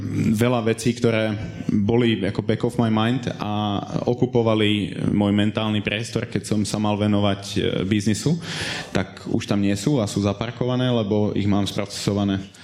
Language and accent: Slovak; Levice, Nitra Region, Slovakia; Ja som z malého mesta, ja som z Levíc